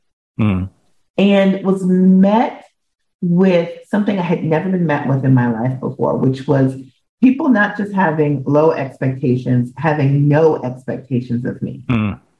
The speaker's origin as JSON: {"language": "English", "town": "Minneapolis", "region": "Minnesota", "country": "United States", "tie": "born or raised there", "said": "I grew up in Minneapolis, Minnesota, yep, where I was used to being the only chocolate drop in the room."}